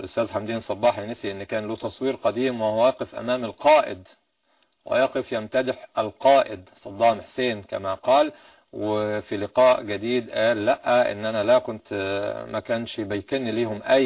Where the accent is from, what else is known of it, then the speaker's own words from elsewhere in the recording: Egypt; احنا مصريين